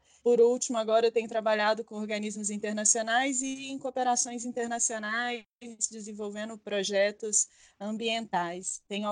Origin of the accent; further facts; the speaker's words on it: Minas Gerais, Brazil; Me formei na Universidade Federal de Viçosa, em Minas Gerais. Sou mineira, mas infelizmente não estou em Belo Horizonte hoje.